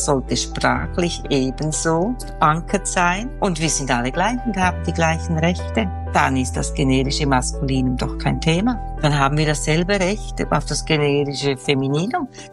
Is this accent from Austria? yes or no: no; Schwyz, Switzerland; Ich hatte eine Ahnung, ich bin im Kanton Schwyz aufgewachsen